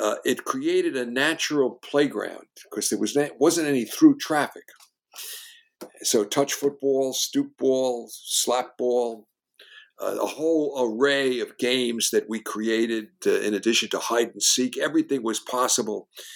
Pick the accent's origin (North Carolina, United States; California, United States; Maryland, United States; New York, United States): New York, United States; Brooklyn; I grew up in Brooklyn at the beach. It was thankfully a dead-end street.